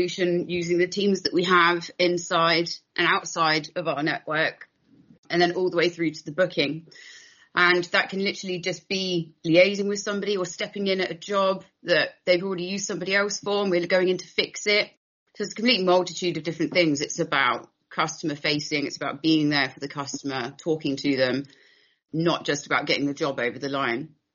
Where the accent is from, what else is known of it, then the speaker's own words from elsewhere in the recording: Southampton, South East England, United Kingdom; moved away as an adult; now in United States; I'm originally from England, from a town called Southampton, where the Titanic set sail from.